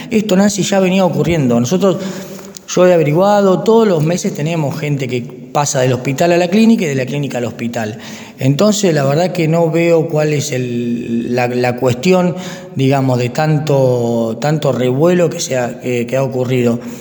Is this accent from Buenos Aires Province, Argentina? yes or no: yes; Necochea, Buenos Aires Province, Argentina; Yo tengo mi corazón en Necochea, yo soy de Necochea